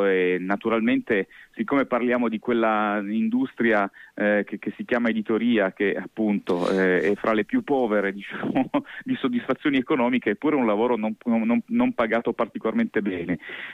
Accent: Piedmont, Italy; che sono italiano e allo stesso tempo sono pure piemontese, quindi figurati

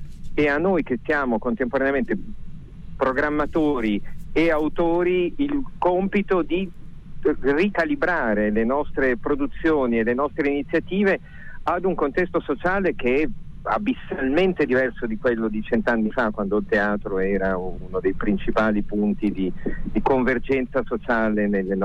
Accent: Piedmont, Italy; Da 30 anni, ma sono non sono nato qui. Sono piemontese.

